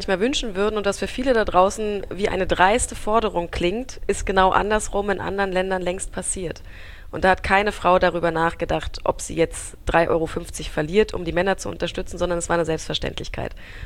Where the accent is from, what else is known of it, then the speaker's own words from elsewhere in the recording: East Germany, Germany; wir sind halt im Osten Deutschlands groß geworden, da hat die Kirche und die Religion jetzt nicht ganz so eine große Rolle gespielt in der ehemaligen DDR.